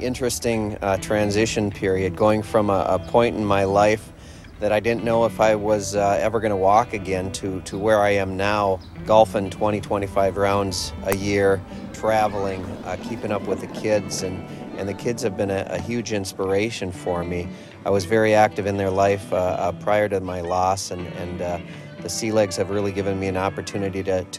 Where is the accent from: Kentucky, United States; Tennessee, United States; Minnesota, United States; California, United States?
Minnesota, United States; Vadnais Heights; I grew up in Vadnais Heights, which is in St. Paul, just north of downtown St. Paul.